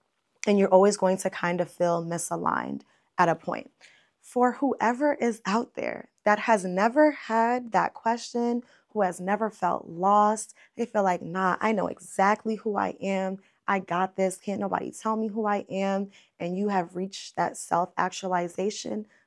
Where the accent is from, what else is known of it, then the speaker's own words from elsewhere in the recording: Bronx, New York, United States; I'm from New York, I'm from the Bronx specifically.